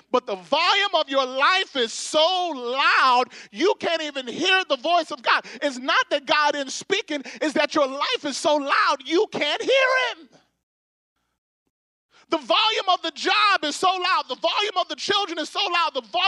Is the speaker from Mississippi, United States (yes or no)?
yes; Pearl, Mississippi, United States; I grew up in Pearl, Mississippi, and we lived, I don't know, maybe 3-4 minutes away from the airport.